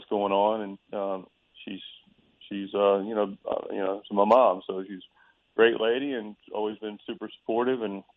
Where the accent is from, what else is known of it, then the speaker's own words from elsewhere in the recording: Charlotte, North Carolina, United States; my mom's 84 now and still in the same house that I grew up in Charlotte, North Carolina.